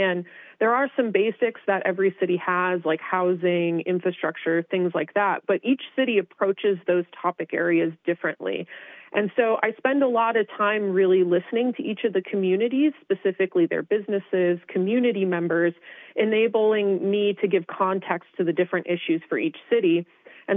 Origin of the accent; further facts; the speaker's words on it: Wisconsin, United States; moved away as an adult; now in Dunsmuir, United States; I actually moved to the region in 2016 from the Midwest. I'm originally from Wisconsin